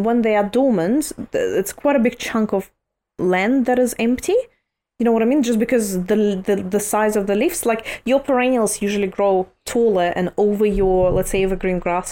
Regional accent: Primorsky Krai, Russia; English is a second language; This is where I'm from. I'm from the Far East region of Russia.

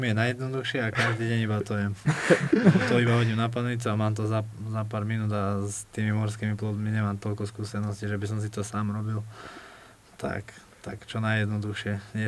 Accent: Serbia; now in Croatia; ja tým, že vlastne pochádzam zo Srbska a som z Balkánu a teraz, keď som sa presťahol do Chorvátska kvôli tomu športu

